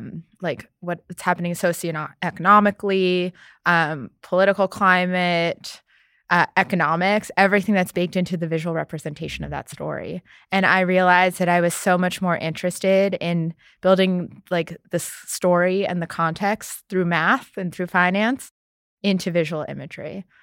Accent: New York City, New York, United States; And I grew up in New York City, yeah. So great at hailing cabs, can't drive.

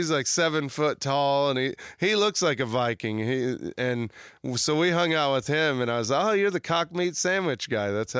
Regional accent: Kansas, United States; they got to go to a theater near where I grew up in Kansas and see me in a movie.

